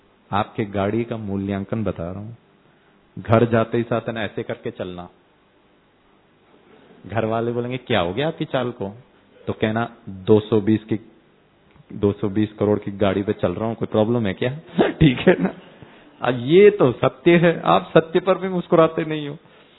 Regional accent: North India, India; also born or lived in Kerala; मैं भी केरला से ही हूं, हाँ मैं केरला का रहने वाला हूं, लेकिन मेरा जन्म और मैंने पढ़ाई सब नॉर्थ इंडिया में की है।

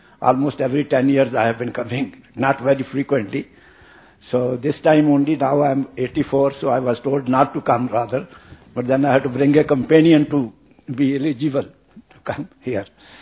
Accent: India; moved away as an adult; now in Singapore; I'm from India only, originally. But since 91, I have been living in Singapore, and now I'm a Singapore citizen.

